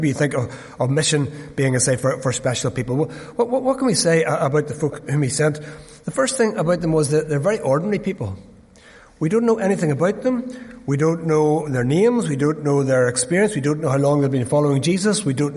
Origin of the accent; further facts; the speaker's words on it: Dundonald, Northern Ireland, United Kingdom; I remember many years ago when I was growing up in Dundonald